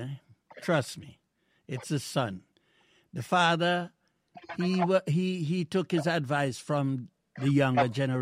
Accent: Jamaica; we went through that as a young man growing up in Jamaica.

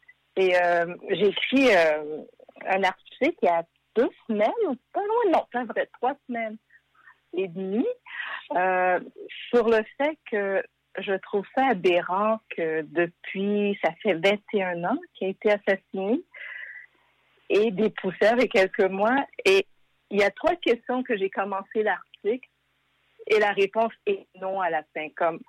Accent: Quebec, Canada; Je suis dans la fin trentaine, début quarantaine. Oui, je suis une Québécoise, je suis née ici au Québec. Mes parents ont immigré durant les années 70. ici

